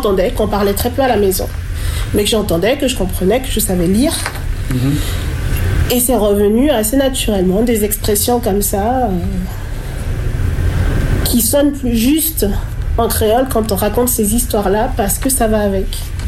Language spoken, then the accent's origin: French; Antilles, France; les souvenirs que j'avais des contes et légendes que j'entendais quand j'étais petite aux Antilles